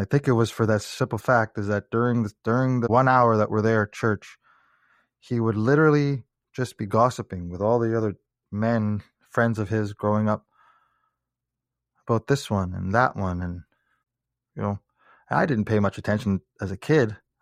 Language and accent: English; Eastern Canada, Canada; I grew up in the Catholic Church in a really small town, a small village in Eastern Canada.